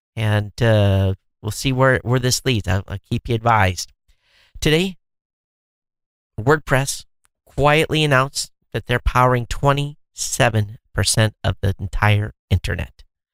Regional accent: Michigan, United States; you guys knew I grew up in Michigan, families in Michigan

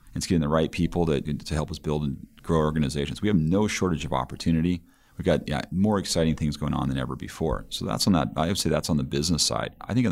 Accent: Seattle, Washington, United States; moved away as an adult; now in China; So I grew up in Seattle. The company was in Seattle.

